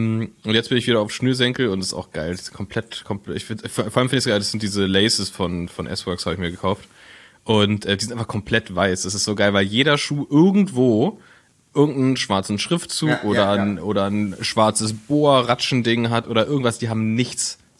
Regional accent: Berlin, Germany; dass man als Berliner schon denkt

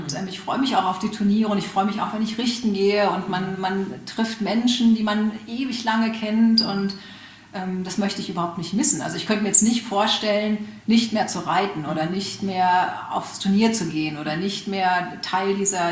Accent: Hanover, Lower Saxony, Germany; Also ich bin aus Hannover ursprünglich

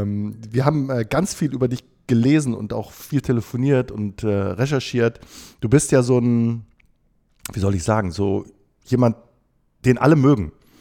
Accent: Bielefeld, North Rhine-Westphalia, Germany; born there; Wir sind beide in Bielefeld geboren.

